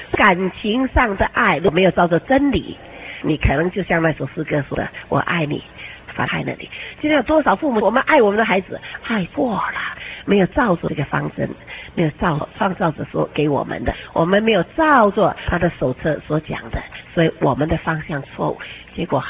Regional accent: China

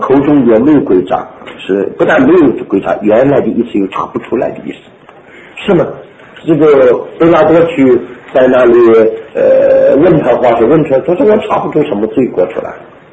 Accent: China; 所以你看我们中国人讲什么，这是个什么臭皮囊？

